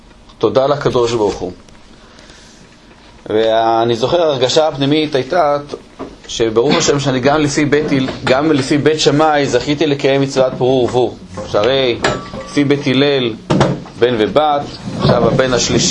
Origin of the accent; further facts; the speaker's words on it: Haifa, Haifa District, Israel; אני ואשתי גדלנו במשפחה של הציונות הדתית. אני בחיפה, אשתי בחולון.